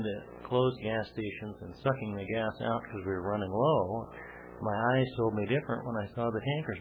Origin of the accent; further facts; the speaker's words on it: Arizona, United States; I'm from Arizona.